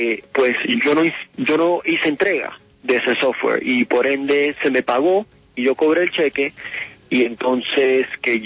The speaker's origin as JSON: {"language": "Spanish", "country": "Jamaica", "said": "¿Por qué me mandan a Panamá si yo soy jamaicano también?"}